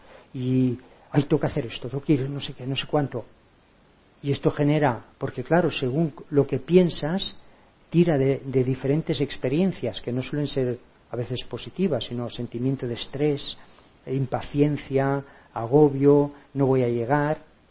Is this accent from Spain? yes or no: yes; Santoña, Cantabria, Spain; Yo vivo con mi madre. Yo soy de Santoña, de un pueblecito de Cantabria, ¿no? Y vivo con ella.